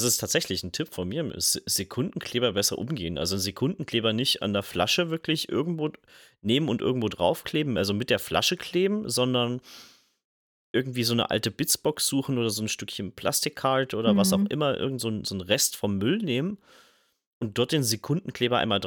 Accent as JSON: {"language": "German", "country": "Germany", "said": "Wir sind Deutsche, oder?"}